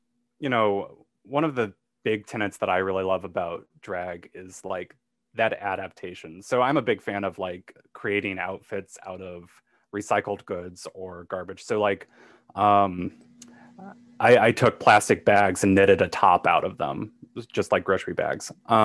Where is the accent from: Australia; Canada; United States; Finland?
United States; Carbondale, Illinois; So like the drag scene here, or the drag scene I grew up with in Carbondale, was kind of more pageant focused